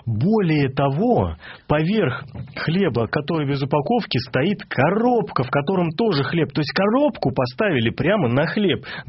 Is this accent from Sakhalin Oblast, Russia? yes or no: no; Moscow, Russia; Я москвич